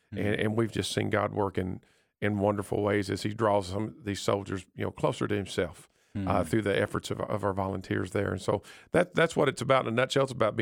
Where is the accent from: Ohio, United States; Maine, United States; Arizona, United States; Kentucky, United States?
Kentucky, United States; now in Nashville, United States; And we, my hometown is up in Kentucky, and we live in Nashville, Tennessee.